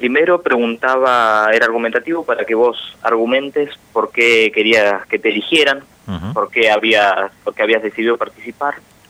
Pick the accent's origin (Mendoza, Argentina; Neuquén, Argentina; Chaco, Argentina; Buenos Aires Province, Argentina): Neuquén, Argentina; Junín de los Andes; now in Las Lajas, Argentina; yo soy de Junín, yo nací, me crié en Junín, y ahora me mudé a Las Lajas por trabajo de mi mamá. Nos mudamos acá toda la familia.